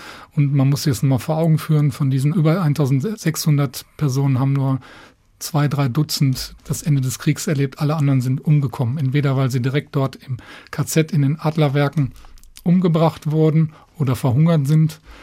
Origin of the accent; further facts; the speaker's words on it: North Rhine-Westphalia, Germany; now in Frankfurt, Germany; so richtig Frankfurter bin ich nicht geworden. Also ich fühle mich schon wohl in Frankfurt, aber ich bin im tiefsten Herzen doch NRWler geblieben, muss ich ganz klar sagen. Ne? Durch Niederrhein, dann 10 Jahre in Bonn gelebt und das prägt mich immer noch